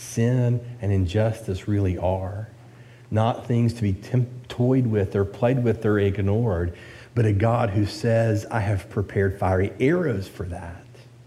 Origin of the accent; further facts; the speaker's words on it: the South, United States; accent: southern; When I was in high school, I spent a year in Pennsylvania, and with my southern accent, I stood out in Pennsylvania. So people knew I wasn't from local